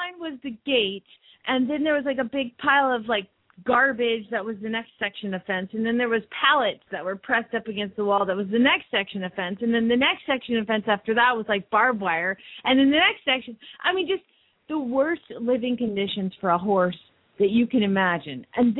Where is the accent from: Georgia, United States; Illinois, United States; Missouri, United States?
Georgia, United States; Atlanta; Growing up in Atlanta, there was a Six Flags, right, 15 minutes away.